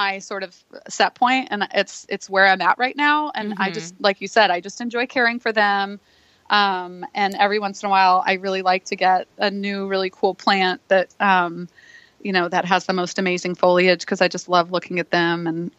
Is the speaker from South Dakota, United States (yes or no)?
no; Hawaii, United States; I grew up in Hawaii. I just was back last week.